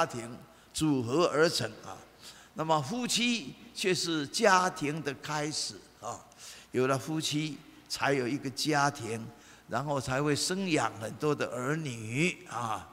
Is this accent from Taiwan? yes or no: yes; Taiwan; 那么我们台湾人也讲了哈